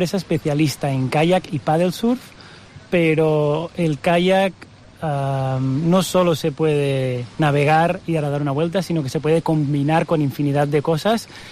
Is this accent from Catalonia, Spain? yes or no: yes; Tarragona, Catalonia, Spain; somos de aquí, de Tarragona, que nos apasiona nuestra ciudad y nuestro territorio